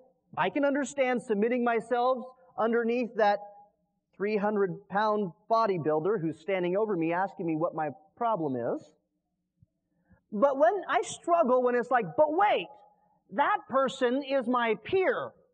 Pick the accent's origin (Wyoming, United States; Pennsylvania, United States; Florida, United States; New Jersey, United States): Wyoming, United States; it's increasingly difficult for me, because I grew up in Wyoming.